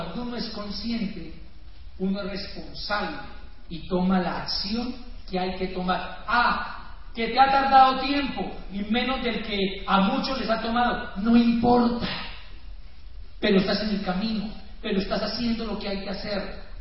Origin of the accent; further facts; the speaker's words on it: Popayán, Cauca, Colombia; Bueno, yo también soy de Popayán